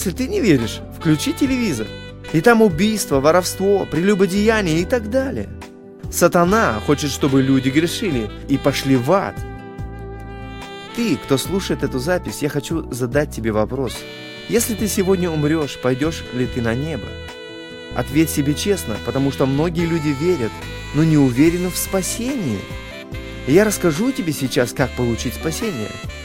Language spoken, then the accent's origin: Russian; Tselinograd, Astana, Kazakhstan; born there; Я родился в Целинограде, в нынешней столице Астане.